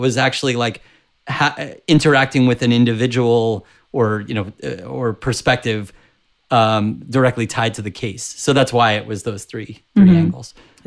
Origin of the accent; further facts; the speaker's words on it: New York, United States; And I grew up on Long Island, so, you know, a half hour away from where it all went down.